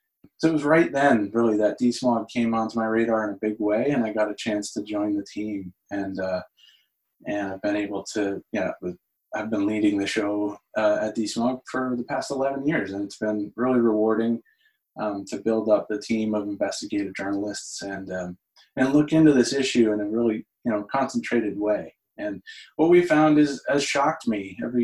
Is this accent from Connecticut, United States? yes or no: yes; Lakeville, Connecticut, United States; I grew up in New England, grew up in Lakeville, Connecticut, and went to St. Lawrence University